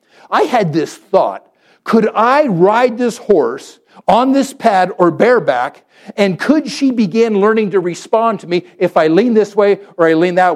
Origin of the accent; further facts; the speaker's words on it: Puerto Rico; Growing up in Puerto Rico, we had a horse.